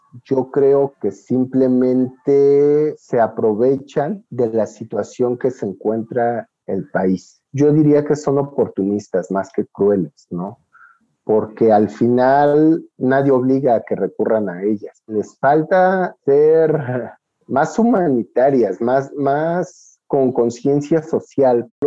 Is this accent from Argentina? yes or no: no; Mexico; al final soy mexicano y me las ingenio